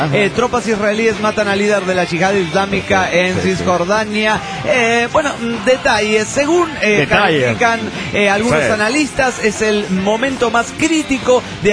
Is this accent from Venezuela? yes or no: yes; Venezuela; a mediados de los 80, los pitufos eran una sensación en mi país, Venezuela. Yo contaba con 10 años aproximadamente